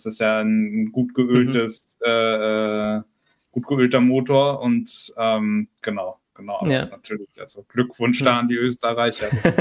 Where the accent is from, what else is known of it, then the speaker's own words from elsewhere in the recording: Berlin, Germany; Ich komme aus Berlin, ich kann 7 Stunden bieten.